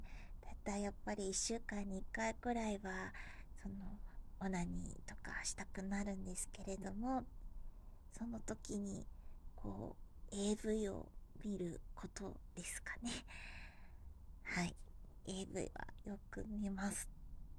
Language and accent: Japanese; Saitama, Japan; あまりこう埼玉出身なので、あまりこう車っていうのに馴染みがないんですけれども